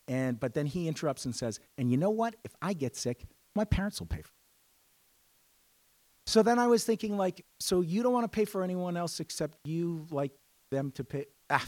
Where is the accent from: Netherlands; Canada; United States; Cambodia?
Canada; As a Canadian, it's really easy for us to be smug.